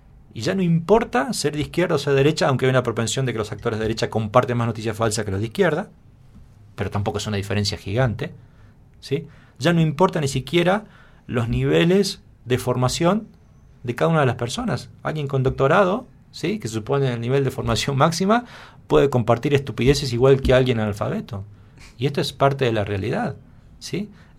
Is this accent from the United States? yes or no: no; Argentina; Como argentino, y en Ecuador me da vergüenza sostener